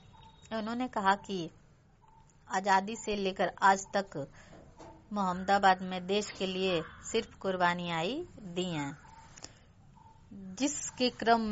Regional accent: Ghazipur, Uttar Pradesh, India; Post मर्दा जिला गाजीपुर की रहने वाली हूँ।

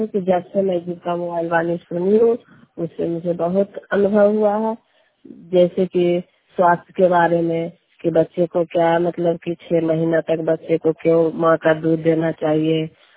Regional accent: Pachaura, Bihar, India; मैं पचौरा गांव से हूँ

